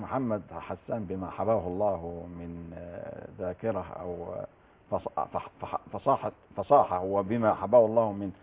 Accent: Egypt

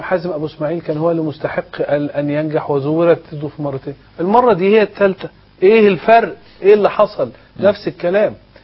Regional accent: Egypt; أنا مواطن مصري وغير أمريكي

